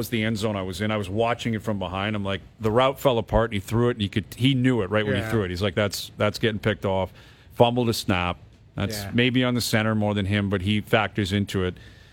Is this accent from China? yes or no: no; Toronto, Ontario, Canada; And we're from Toronto.